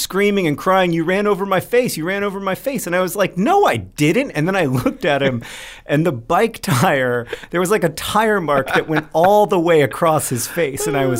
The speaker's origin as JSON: {"language": "English", "town": "Orlando", "region": "Florida", "country": "United States", "tie": "born or raised there", "said": "Hank and I grew up in Orlando"}